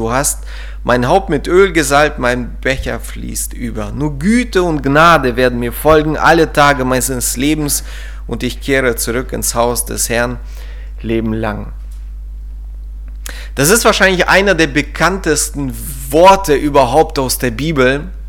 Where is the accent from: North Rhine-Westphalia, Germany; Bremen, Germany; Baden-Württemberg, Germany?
North Rhine-Westphalia, Germany; Coesfeld; Ich komme aus Coesfeld.